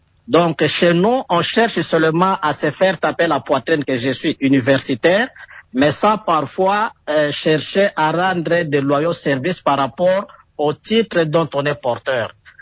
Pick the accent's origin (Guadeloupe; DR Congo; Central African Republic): DR Congo; chez nous, en République démocratique du Congo, nous avons des sérieux problèmes